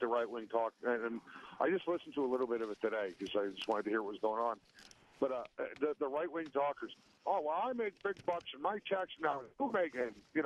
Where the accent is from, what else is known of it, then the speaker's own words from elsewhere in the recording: New Jersey, United States; Yeah, I'm from Jersey, and you're talking to me, so therefore you know about Jersey.